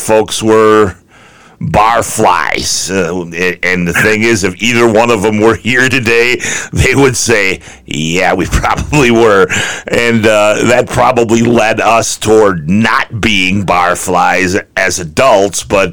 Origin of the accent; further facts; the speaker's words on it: Kenosha, Wisconsin, United States; when you think about growing up in Kenosha and growing what we did and what we went through